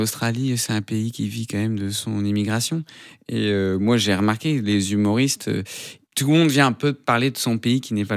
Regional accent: Hauts-de-France, France; Moi, je viens du Nord, on a une réputation d'avoir un sens de la famille vraiment très bien développé, parfois un peu trop.

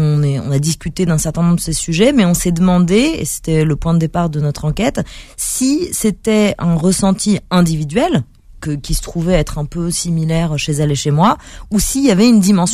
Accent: Paris, Île-de-France, France; ben non en fait moi j'ai grandi à Paris

